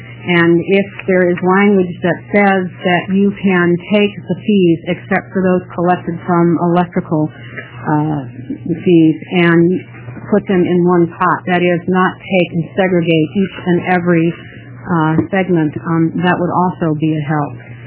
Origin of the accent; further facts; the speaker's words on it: Oregon City, Oregon, United States; from Oregon City.